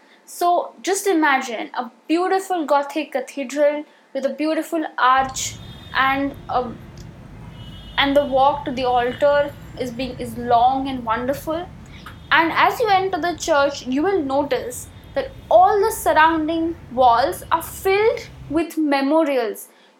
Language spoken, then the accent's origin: English; Mumbai, Maharashtra, India; Now, I come from Mumbai